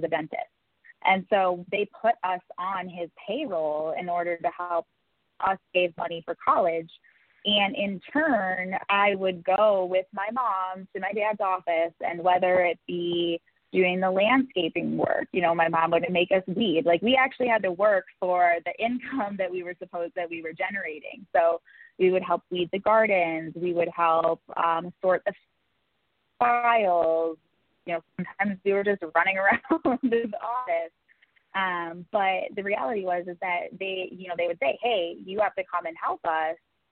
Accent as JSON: {"language": "English", "town": "Milwaukee", "region": "Wisconsin", "country": "United States", "tie": "born or raised there", "accent": "Midwestern", "said": "I grew up in Milwaukee and Wisconsin, so it's very, very, like you said, Midwestern."}